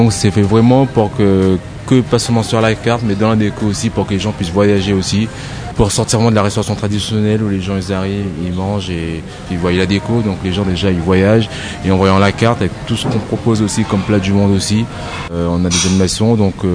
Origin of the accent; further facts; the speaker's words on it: Réunion; born there; Je suis né à La Réunion, donc j'ai commencé à La Réunion.